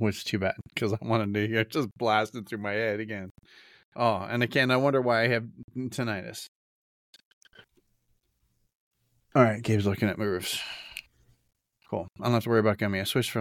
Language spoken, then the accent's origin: English; West Coast, United States; But I'm from the West Coast, where, I mean, I'm you could not sell booze for 4 hours. That was 2 a.m. to 6 a.m. That was the law in California.